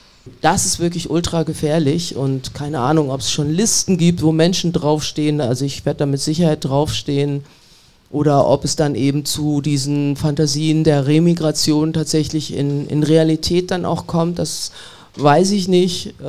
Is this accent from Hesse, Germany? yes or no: yes; Kassel, Hesse, Germany; born there; also ich bin in Kassel geboren. Mein Vater kam aus Ghana